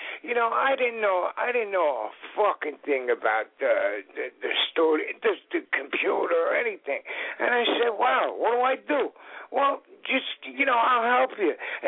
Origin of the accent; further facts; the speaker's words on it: Newark, New Jersey, United States; I'd look through the list and see if there was anybody from Newark, my hometown.